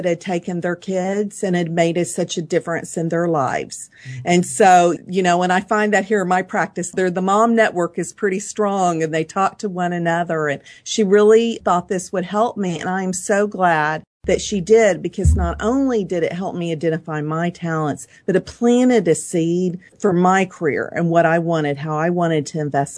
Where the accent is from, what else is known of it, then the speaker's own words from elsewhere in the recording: Dallas, Texas, United States; I was born and raised in Dallas.